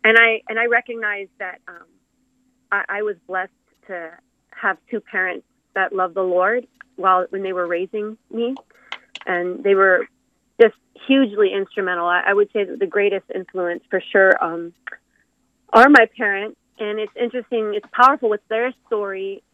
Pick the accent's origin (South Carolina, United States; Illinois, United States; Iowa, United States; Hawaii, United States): Hawaii, United States; Hilo; also born or lived in Pahoa / California; Yes, I grew up, it's interesting, I grew up mostly on the Big Island of Hawaii in Hilo and Pahoa. But my family and I did move to California for a few years in my earlier childhood. But I would say I was raised on the Big Island with my parents.